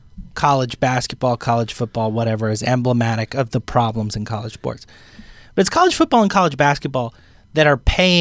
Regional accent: Connecticut, United States; I grew up in Connecticut, so I listened

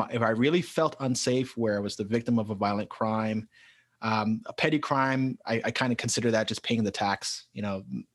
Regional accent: New York City, New York, United States; that's something that was always missing from my life being born and raised in New York City.

